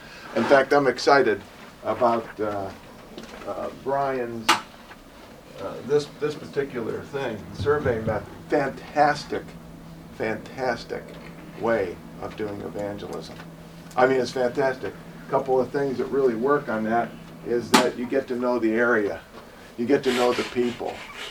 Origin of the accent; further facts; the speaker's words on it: Japan; We come from Japan. Top that one.